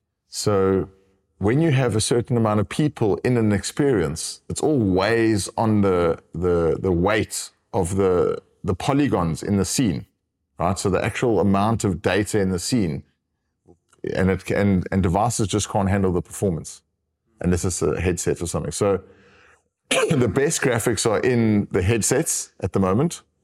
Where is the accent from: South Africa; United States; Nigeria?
South Africa; I'm from South Africa. So I've got a big love for South Africa and for Africa.